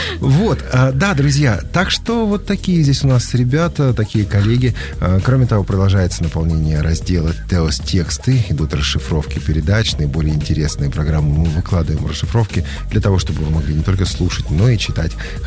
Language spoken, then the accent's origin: Russian; Saint Petersburg, Russia; born there; А я сам в Ленинграде.